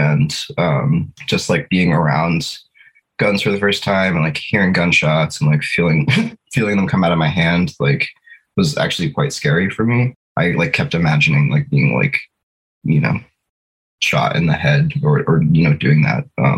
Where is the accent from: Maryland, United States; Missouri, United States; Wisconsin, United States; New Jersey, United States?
Maryland, United States; also born or lived in Washington, D.C.; now in Philadelphia, United States; I grew up in Maryland, D.C.